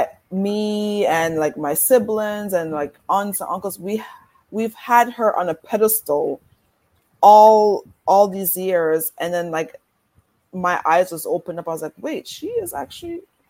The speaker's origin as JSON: {"language": "English", "town": "Bronx", "region": "New York", "country": "United States", "said": "So I said, we're from the Bronx, right?"}